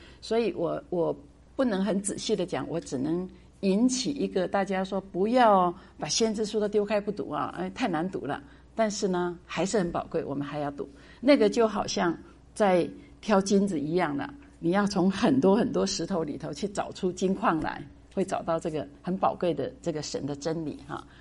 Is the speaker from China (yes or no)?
yes; China; 我自己是美国公民嘛，那我是中国人，我是美国公民呢